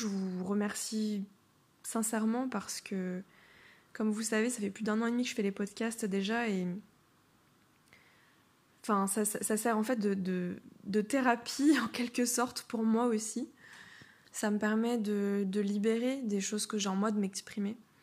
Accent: Brittany, France; now in Portugal; vous savez que je suis au Portugal depuis 3 semaines. Gros changement. Je reviens normalement chez moi, en France, en Bretagne, à partir de février.

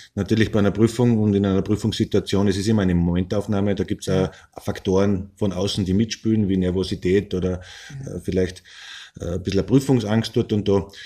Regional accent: Gaishorn, Styria, Austria; now in Admont, Austria; weil ich ein gebürtiger Gaishorner bin. Und meiner Frau wegen bin ich dann vor vielen Jahren nach Admont übersiedelt

